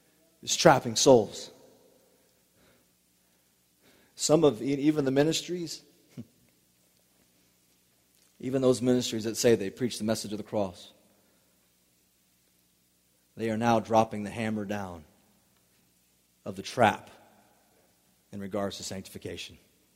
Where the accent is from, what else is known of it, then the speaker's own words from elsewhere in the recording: Alaska, United States; growing up when I was little, growing up in Alaska and living in the wilderness, you always trapped.